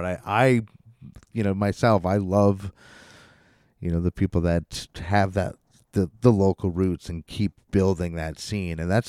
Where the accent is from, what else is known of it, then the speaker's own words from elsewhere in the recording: Albany, New York, United States; because again, I'm from the Albany, New York area